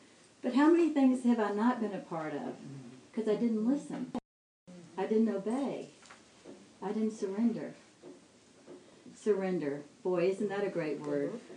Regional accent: Atlanta, Georgia, United States; I know y'all thought I was from New York, but I am from Atlanta.

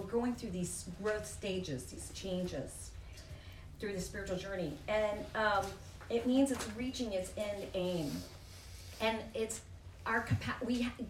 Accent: Texas, United States; Me too, I'm a Texan.

